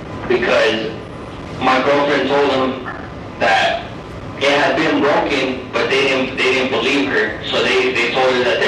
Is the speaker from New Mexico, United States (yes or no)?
yes; New Mexico, United States; I'm not familiar with Phoenix because I'm not from out here. I'm from New Mexico.